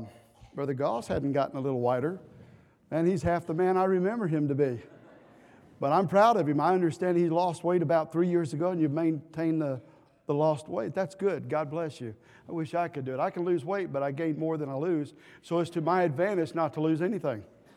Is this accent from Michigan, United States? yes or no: no; Texas, United States; Now, you know, we're from South Texas. We're just hicks from the South, I suppose.